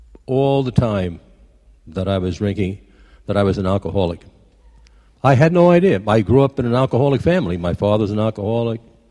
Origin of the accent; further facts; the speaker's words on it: Brooklyn, New York, United States; born there; now in Little River, United States; I was born in Brooklyn, and I now live in Little River, South Carolina. And when those two accents cross, sometimes you can't understand me